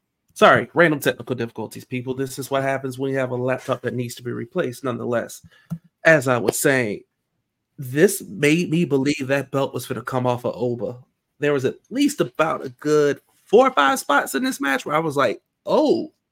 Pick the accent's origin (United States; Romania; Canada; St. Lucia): United States; the South; They are the stereotypical boys, at least for me, because I grew up in the South, that you went to school